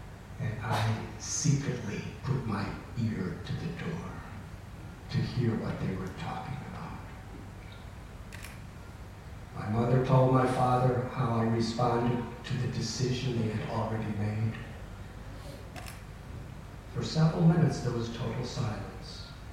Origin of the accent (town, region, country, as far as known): Illinois, United States; born or raised there